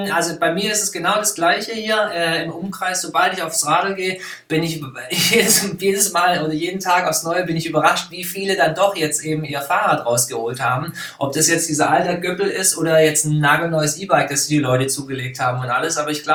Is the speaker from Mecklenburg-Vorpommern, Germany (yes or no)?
no; Stuttgart, Baden-Württemberg, Germany; ich komme ja hier aus dem Raum Stuttgart